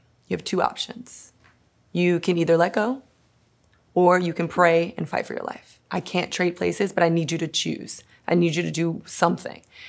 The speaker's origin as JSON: {"language": "English", "town": "Miami", "region": "Florida", "country": "United States", "tie": "born or raised there", "said": "I grew up dancing in Miami."}